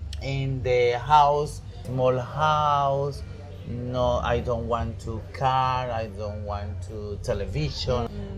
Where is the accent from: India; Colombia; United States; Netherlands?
Colombia; English is a second language; I'm trying to speak in English. I'm sorry, the audience. I'm from Colombia.